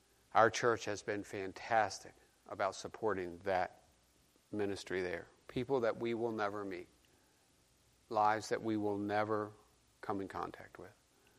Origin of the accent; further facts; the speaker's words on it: Bristol, Tennessee, United States; in Bristol, Tennessee, my hometown.